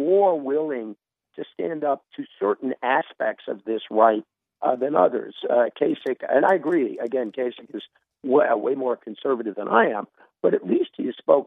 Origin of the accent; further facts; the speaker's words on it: United States; I am as an American, not as a liberal, as an American, very also as a liberal, I guess, but primarily as an American